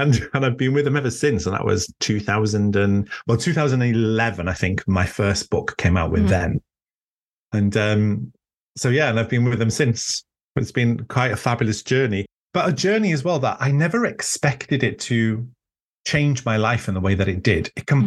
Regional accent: Wales, United Kingdom; English is a second language; And my initial response was, "Well, no, I'm Welsh." And I was like, "I can't write a book in English. Are you mad?"

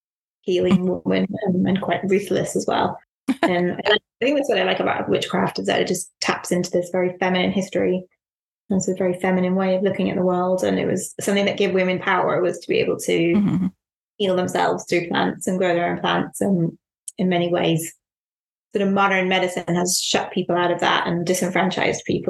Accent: Ireland; so I grew up in Ireland and my first series of books was all set in Ireland

